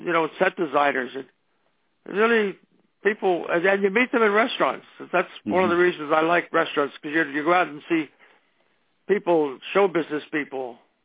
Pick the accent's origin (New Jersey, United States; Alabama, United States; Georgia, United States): New Jersey, United States; Ocean City; when I was born and reared in Ocean City, New Jersey, there weren't many Italian people around.